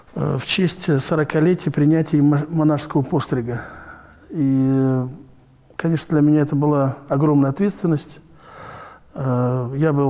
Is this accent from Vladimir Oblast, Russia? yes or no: yes; Gus-Khrustalny, Vladimir Oblast, Russia; Сам я родом из Гуся Хрустального, поэтому у меня с детства такая легенда